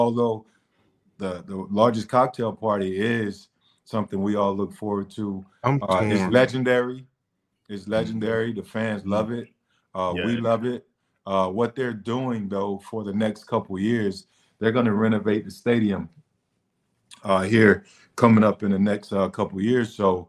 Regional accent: Florida, United States; I was home. I'm in my home state of Florida. No state taxes.

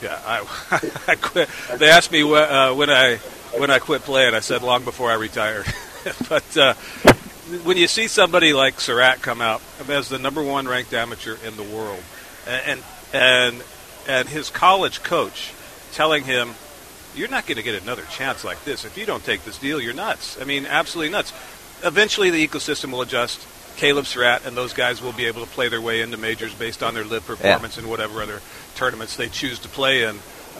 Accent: Las Vegas, Nevada, United States; a friend of mine who I knew his parents growing up in Vegas.

